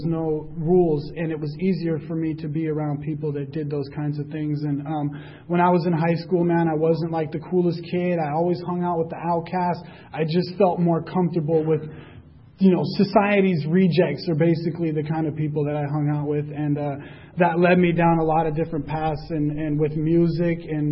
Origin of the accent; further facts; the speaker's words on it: La Mesa, California, United States; I grew up over here in La Mesa, and then in between Tijuana and La Mesa is where I lived, and then at like 16 or 17 years old, I moved downtown, and I lived downtown and on 10th and Market around that area